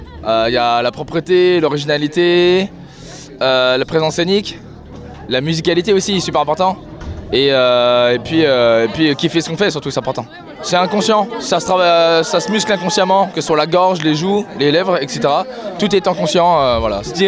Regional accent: La Roche-sur-Yon, Pays de la Loire, France; je suis de Vendée, La Roche-sur-Yon.

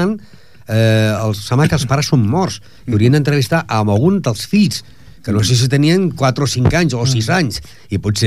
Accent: Ripollet, Catalonia, Spain; Jo tinc 67 anys, vaig néixer aquí a Ripollet, a 30 metres d'aquí a la ràdio.

